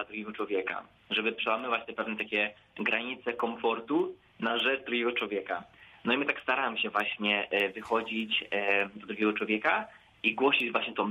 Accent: Zielona Góra, Lubusz Voivodeship, Poland; My to prawda jesteśmy z Zielonej Góry, z Konkatedry

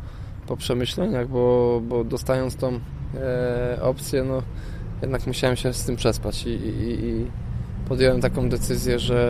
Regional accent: Zielona Góra, Lubusz Voivodeship, Poland; Może atutem jest albo i nie jest to, że jestem z Zielonej Góry

